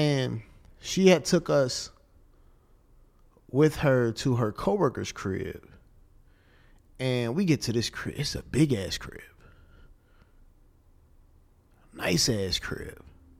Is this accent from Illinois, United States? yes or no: yes; Hopkins Park, Illinois, United States; I am from Hopkins Park, Illinois. Pembroke Township, if you will. Specifically, very first crib I grew up in, a place called, well, I was in North Hopkins, Dark Side